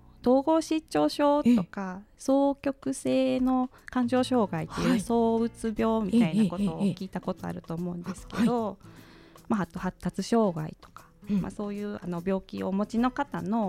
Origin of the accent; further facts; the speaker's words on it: Mihara, Hiroshima, Japan; born there; now in Kyoto, Japan; 私はね、広島県の生まれなんですけど。